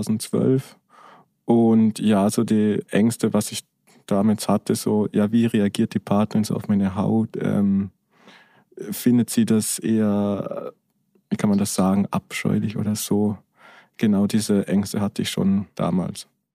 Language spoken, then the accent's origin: German; Vorarlberg, Austria; bin auch 25 und komme aus Vorarlberg in Österreich.